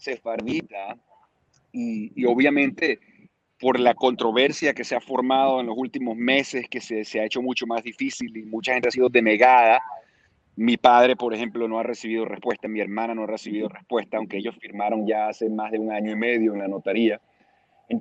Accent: Caracas, Capital District, Venezuela; Yo nací en Venezuela, me crié en Caracas, Venezuela.

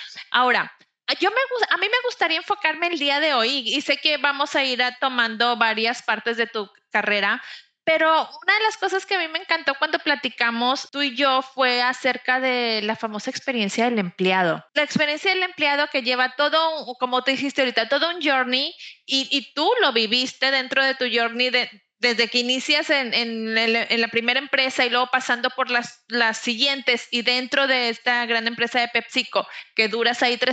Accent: Mexico; Como somos los mexicanos, a lo mejor de ahí te vas envolviendo y echando a perder a la mera hora

